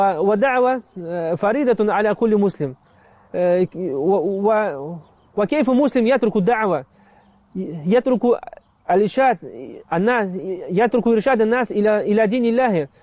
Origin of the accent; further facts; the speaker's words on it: Russia; أنا مدرس للقرآن للأطفال وللكبار في روسيا في مدينتي